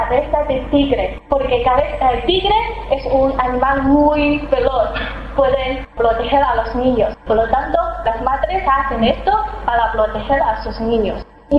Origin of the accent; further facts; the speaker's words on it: South China, China; Spanish is a second language; Yo soy del sur de China, como del norte.